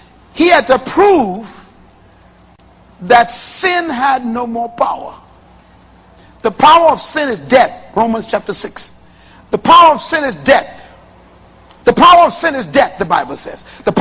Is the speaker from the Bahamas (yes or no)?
yes; Bain Town, New Providence, Bahamas; When I was growing up in Baintown, when you walk over a grave, you spit on your finger